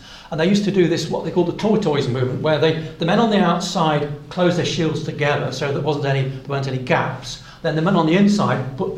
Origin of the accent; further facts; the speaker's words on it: United Kingdom; But we didn't, because we're British, aren't we?